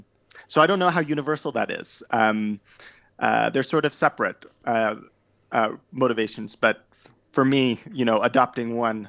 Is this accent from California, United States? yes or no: no; Alabama, United States; So I am from Alabama in the U.S., so southern U.S., from a family that's been in Alabama for a long time.